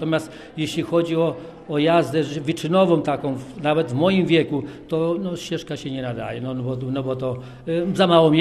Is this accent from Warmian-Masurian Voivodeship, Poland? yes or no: no; Sobowidz, Pomeranian Voivodeship, Poland; now in Pszczółki, Poland; To znaczy ja tu mieszkam obecnie w Pszczółkach, ale pochodzę niedaleko, bo pochodzę z Sobowidza, a to jest tylko 7 kilometrów stąd. I właśnie moje najlepsze lata, w latach 60., 70., mieszkałem w Sobowidzu.